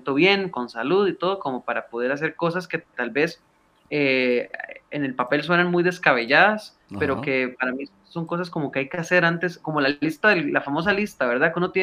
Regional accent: Costa Rica; perdón que hable así como muy tico

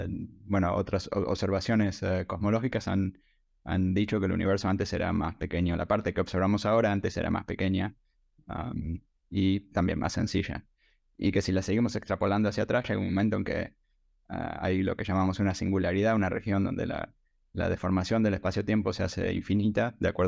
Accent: Argentina; moved away as an adult; now in United States; Nací en Argentina, me eduqué en Argentina.

